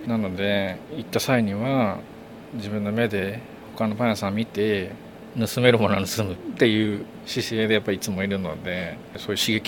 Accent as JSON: {"language": "Japanese", "town": "Yokohama", "region": "Kanagawa", "country": "Japan", "lives_now": "Fujisawa, Japan", "said": "やっぱり僕横浜出身なんですけど、引っ越してきてから藤沢ってなんて自然が豊かなんだろうと"}